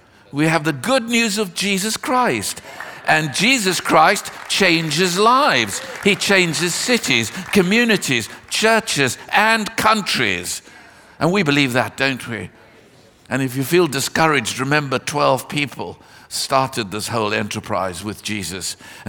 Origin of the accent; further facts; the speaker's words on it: South Africa; now in London, United Kingdom; I grew up in South Africa, as I told you, came to live in London